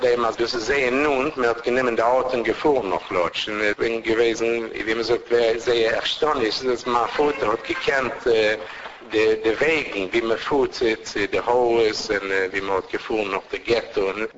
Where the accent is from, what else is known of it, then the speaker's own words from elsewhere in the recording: Malmö, Skåne, Sweden; German is a second language; Ja, ich bin geboren in Malmö und ich habe dort gewohnt, gemacht mein ganzes Leben. Ich habe gewohnt ein Jahr in Israel auch.